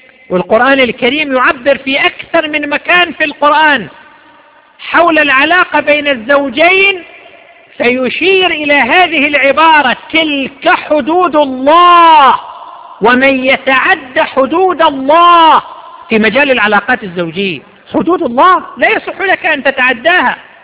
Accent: Saudi Arabia; عندنا في المملكة العربية السعودية

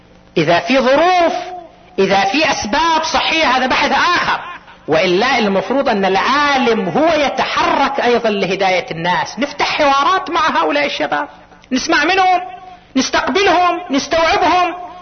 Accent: Qatif, Eastern Province, Saudi Arabia; خاصة عندنا في القطيف النادي عندنا بعد ما انفعل دوره، حتى اقل من دور الاندية في المدن الاخرى.

